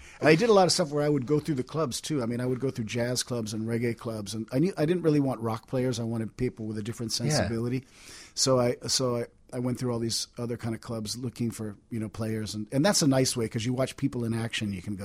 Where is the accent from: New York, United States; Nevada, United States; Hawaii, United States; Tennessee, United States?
Hawaii, United States; Honolulu; also born or lived in Austin; now in Chicago, United States; growing up in Honolulu and then, I, you know, living in Austin